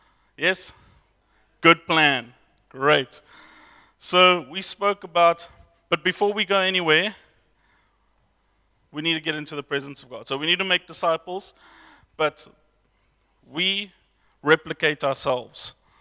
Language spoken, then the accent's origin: English; England, United Kingdom; I'm English, so... apparently it's funny.